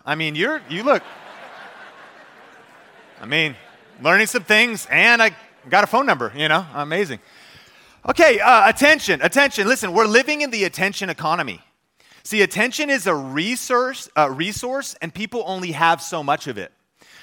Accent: Arlington, Texas, United States; where I grew up in Arlington. We called it Cowtown.

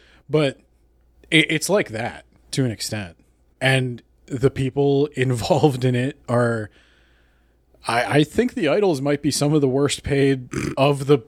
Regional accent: United States; And I guess the weirdest thing about idol culture to me as an American is the nature of the Japanese entertainment industry.

